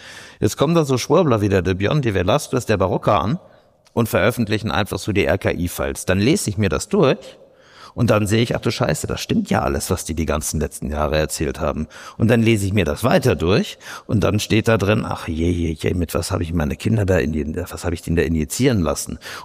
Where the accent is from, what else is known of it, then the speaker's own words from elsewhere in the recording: Munich, Bavaria, Germany; ich komme ja wie gesagt aus München, ich bin Wessi.